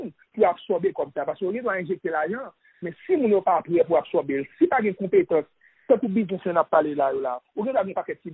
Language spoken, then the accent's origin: French; Haiti; moi, obligé en tant que haïtien-américain, prêter attention à la communauté haïtienne